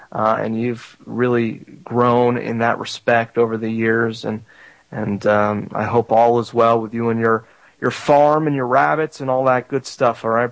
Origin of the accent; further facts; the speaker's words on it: Florida, United States; I'm originally from South Florida. I moved away years ago to get out of the rat race of the hustle and bustle of South Florida.